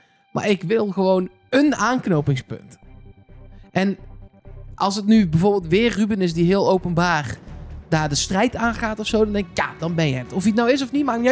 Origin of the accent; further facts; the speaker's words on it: Netherlands; Hey, korting. Want we zijn Hollanders.